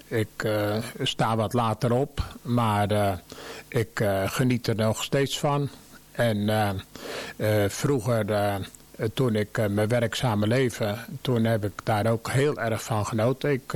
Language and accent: Dutch; Berkenwoude, South Holland, Netherlands; born there; Ik ben geboren in Berkenwoude. Bekend misschien voor de voetballiefhebbers van FC Perkouw.